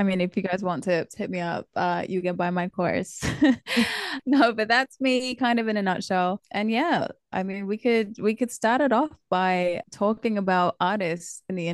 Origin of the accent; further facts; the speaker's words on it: New Zealand; also born or lived in Syria; I'm a singer-songwriter. I grew up in New Zealand. I was born in a Syrian refugee camp. That's really heavily part of my story and why I do a lot of what I do. And my background is Kurdish.